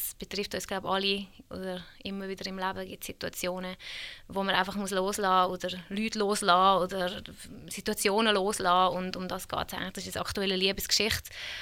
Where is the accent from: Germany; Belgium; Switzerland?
Switzerland; also born or lived in Hungary; Also ich bin ursprünglich voll Ostblock, bin aus Ungarn und da aufgewachsen in der Schweiz.